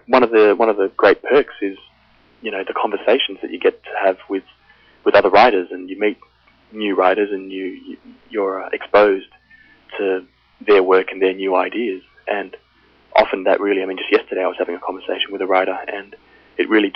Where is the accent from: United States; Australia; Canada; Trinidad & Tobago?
Australia; now in United Kingdom; I'm Australian, you know, when I'm back home in Australia, obviously.